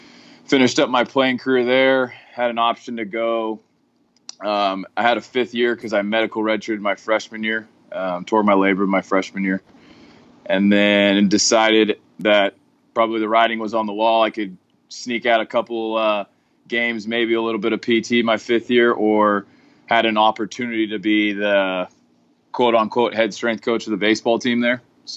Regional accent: California, United States; So I'm from California, right outside San Francisco, the Bay Area, born and raised out there.

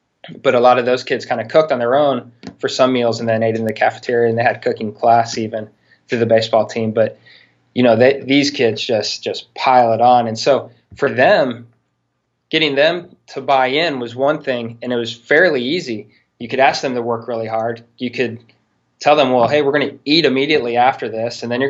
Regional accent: United States; You know, being an American, I wasn't used to seeing that.

